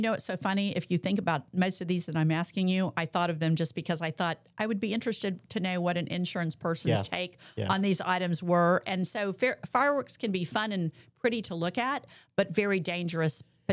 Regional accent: San Antonio, Texas, United States; I grew up in San Antonio, so I've been going to Paisanos

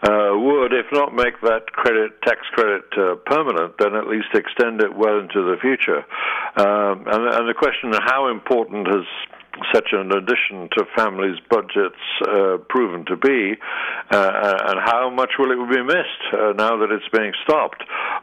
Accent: New York City, New York, United States; It's in my hometown newspaper, the New York Times.

